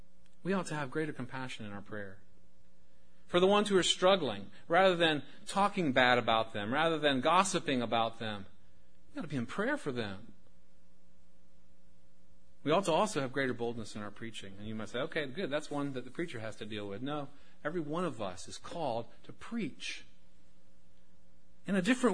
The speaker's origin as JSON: {"language": "English", "town": "Pottsville", "region": "Arkansas", "country": "United States", "said": "I'm an American. I'm a Westerner. I'm an Arkansan. I'm a resident of Pope County, a citizen of Pottsville"}